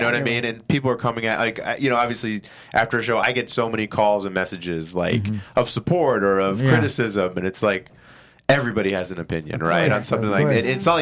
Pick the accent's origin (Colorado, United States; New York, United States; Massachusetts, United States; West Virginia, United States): Massachusetts, United States; I'm like being from Massachusetts and stuff, like everybody's got like fish on their wall